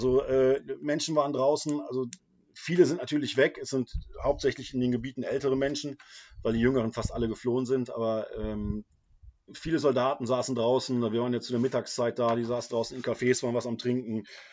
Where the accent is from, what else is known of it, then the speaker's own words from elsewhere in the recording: Germany; weil ich natürlich als Deutscher da oben dann auch aufgefallen bin.